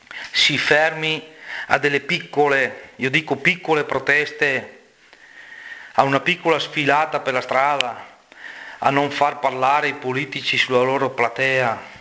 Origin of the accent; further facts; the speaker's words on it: Veneto, Italy; noi come veneti abbiamo perso la nostra dignità.